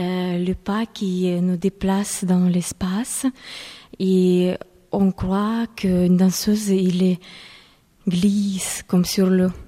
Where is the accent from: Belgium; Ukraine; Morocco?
Ukraine; Je viens d'Ukraine, alors là-bas, les chaussons de pointe, c'était.